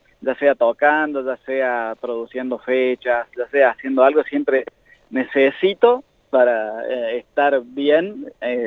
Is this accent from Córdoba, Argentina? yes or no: yes; Pilar, Córdoba, Argentina; acá de mi pueblo, que es Pilar, que es ahí cerquita